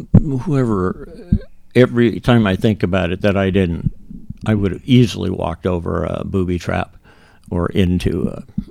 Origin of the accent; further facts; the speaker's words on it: Ellensburg, Washington, United States; I grew up in Kittitas County in Ellensburg, same you, and I didn't even know there were places like that.